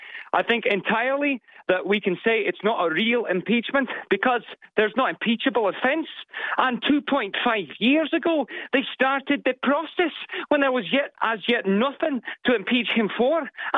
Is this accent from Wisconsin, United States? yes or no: no; Wyoming, United States; I'm in Wyoming. It's where I'm from, and I don't say I'm from California, even though I've been out there for the last 3 years